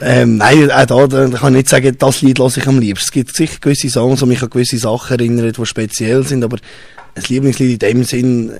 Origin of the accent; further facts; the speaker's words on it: Switzerland; Als Schweizer Musiker sagt man immer, sehr schwierig zu rauskommen